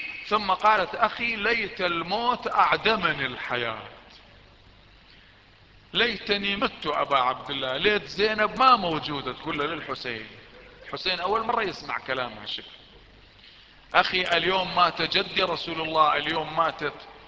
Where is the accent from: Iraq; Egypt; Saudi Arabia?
Iraq; رجل عندنا في العراق